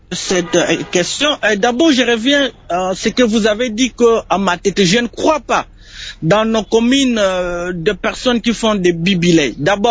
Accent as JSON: {"language": "French", "country": "DR Congo", "said": "chez moi, en République démocratique du Congo"}